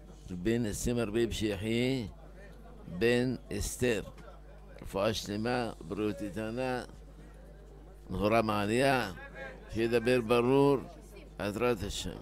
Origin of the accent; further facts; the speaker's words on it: Tunisia; לוב, אלג'יר, מרוקו, טוניס. אני טוניסאי, אני מופיע בסוף.